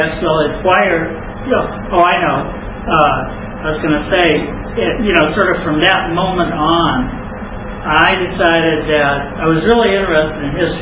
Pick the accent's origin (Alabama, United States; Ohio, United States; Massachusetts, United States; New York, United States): Ohio, United States; I grew up in Ohio. I didn't even know any black people.